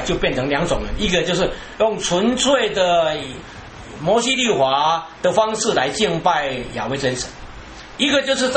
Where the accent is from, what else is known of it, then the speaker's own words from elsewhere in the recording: China; 它类似于我们现在我们中国人所谓的言语。